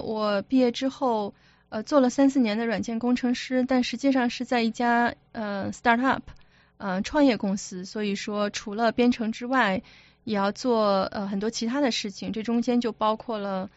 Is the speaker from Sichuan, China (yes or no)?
no; Harbin, Heilongjiang, China; 从小开始吧，我是哈尔滨人